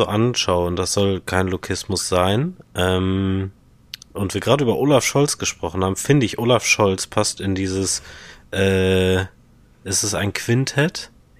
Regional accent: Dortmund, North Rhine-Westphalia, Germany; für mich als Dortmunder dass Juicy Beats wahrscheinlich nochmal einen anderen Stellenwert hat

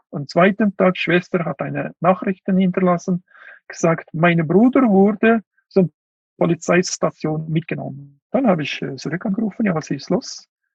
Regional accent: Kuqa, Xinjiang, China; German is a second language; Ich war in Kucha, in meinem Heimatland.

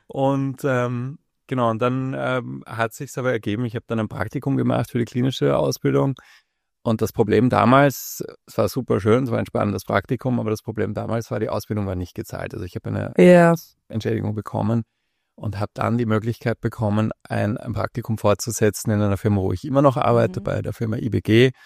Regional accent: Germany; now in Vienna, Austria; Man hört, ich komme aus Deutschland.

